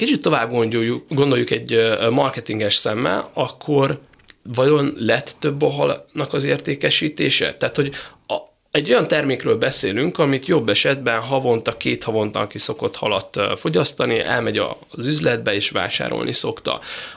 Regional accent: Szeged, Csongrád-Csanád, Hungary; én ugye Szegedről jöttem

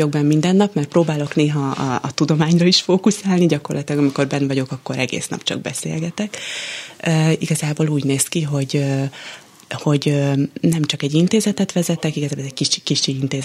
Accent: Budapest, Hungary; én is egyébként budapesti vagyok

